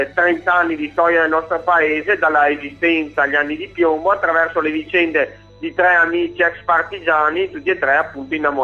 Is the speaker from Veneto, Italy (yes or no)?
yes; Veneto, Italy; però io sono veneto